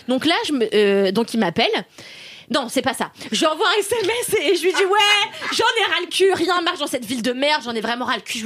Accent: Paris, Île-de-France, France; born there; Je suis née à Paris

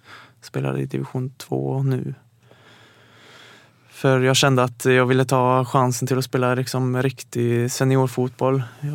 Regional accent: Bengtsfors, Västra Götaland County, Sweden; Ja, jag är uppväxt och född i Bengtsfors i Dalsland.

